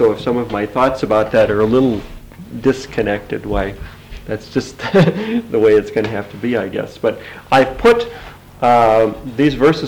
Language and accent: English; Madison, Wisconsin, United States; I'm a pastor from Madison, Wisconsin.